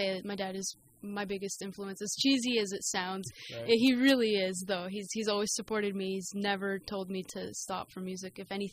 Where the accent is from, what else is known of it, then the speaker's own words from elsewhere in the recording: Markham, Ontario, Canada; I grew up in Markham, Ontario, so it's not too far from here. It's just about half an hour out of the city.